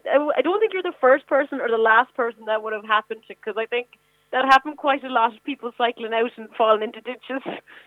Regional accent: Holy Cross, Tipperary, Ireland; now in Dublin, Ireland; Holy Cross. I'm between Thurles and Cashel.

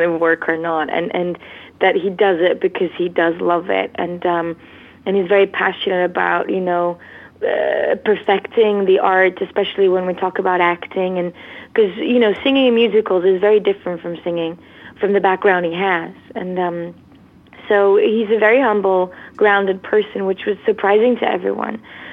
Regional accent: Lisbon, Portugal; now in United Kingdom; because I'm from Lisbon and in Portugal, and we don't really have the musical theater kind of, influences as you have obviously here in England.

